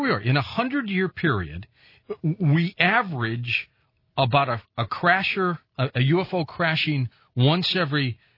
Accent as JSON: {"language": "English", "town": "St. Louis", "region": "Missouri", "country": "United States", "lives_now": "Los Angeles, United States", "said": "and I was from St. Louis, live in L.A. now, go back and forth."}